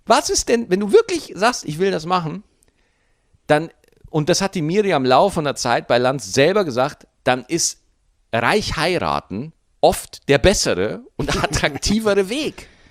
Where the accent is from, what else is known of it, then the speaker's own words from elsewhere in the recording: Bavaria, Germany; Ich habe als Bayer nur Nachteile.